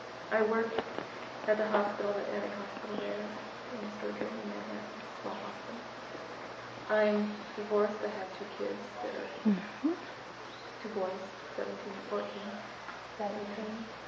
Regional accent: Manhattan, Kansas, United States; I'm from Manhattan, Kansas.

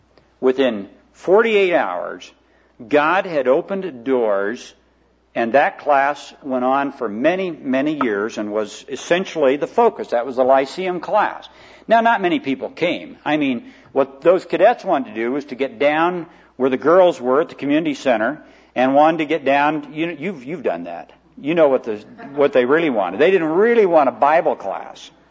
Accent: Garden City, Iowa, United States; I went back to my hometown in Garden City, Iowa, and I was this little town of 100 people with a beer joint and a grain elevator and a lumber yard and a couple street lights

